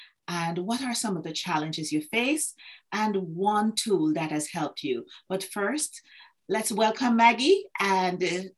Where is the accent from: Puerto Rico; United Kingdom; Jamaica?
Jamaica; moved away as an adult; now in North America; I am Jamaican. I was born in Jamaica, spent my first 35 years in Jamaica, and have lived in North America and traveled extensively over the last number of years.